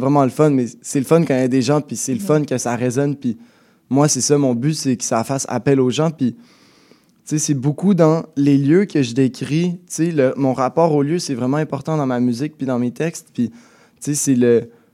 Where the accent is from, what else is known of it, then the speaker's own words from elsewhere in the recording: Quebec City, Quebec, Canada; Ah, excusez, je viens de Québec, fait que je dis la bus.